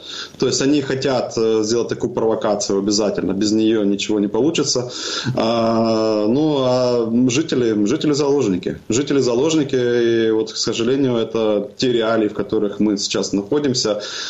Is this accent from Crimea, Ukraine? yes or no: no; Donetsk, Donetsk Oblast, Ukraine; я же сам из Донецка, поэтому как бы я это видел в свое время в 2014 году, да, ну, я вырос в этом обществе.